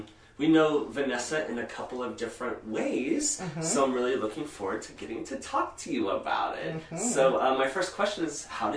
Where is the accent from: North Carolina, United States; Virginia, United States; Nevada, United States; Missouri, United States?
Missouri, United States; Lee's Summit; I grew up in Lee's Summit, and so I was always, like, kind of close to what I felt.